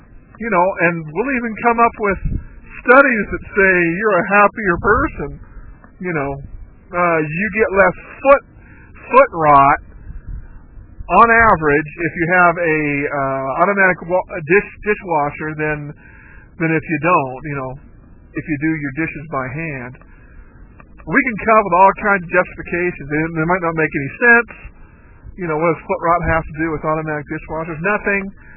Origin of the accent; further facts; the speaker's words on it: United States; born there; I was born in the United States, I don't hate it so much that I want to leave.